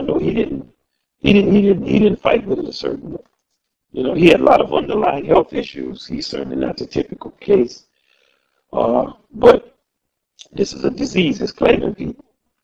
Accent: New Orleans, Louisiana, United States; Well, I love … I'm from New Orleans. I'm a trumpet player.

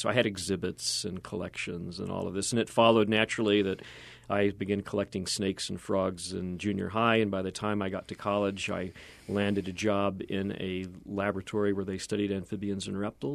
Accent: Fort Worth, Texas, United States; I grew up in Fort Worth. I'm from Fort Worth, Texas.

